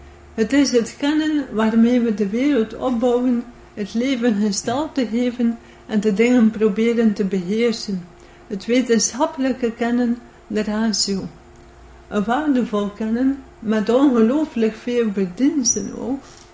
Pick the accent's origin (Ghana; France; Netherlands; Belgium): Belgium; Flanders; Ik ben een Vlaming. Ik hoop dus dat ik verstaanbaar ben voor jullie.